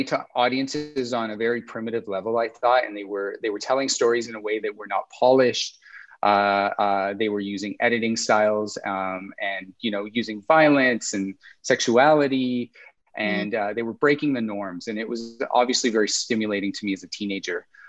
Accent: Alberta, Canada; I grew up in Alberta to boot, which has its own sort of characteristics.

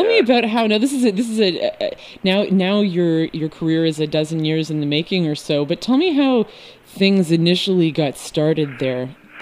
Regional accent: Canada; as a Canadian girl and a great lover of music and sports

